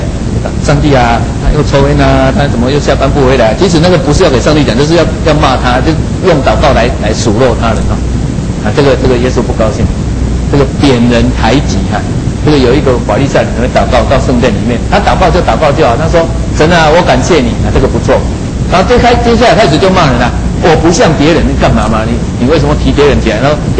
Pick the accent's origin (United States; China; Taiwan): Taiwan; 这个我们台湾人很欣赏这个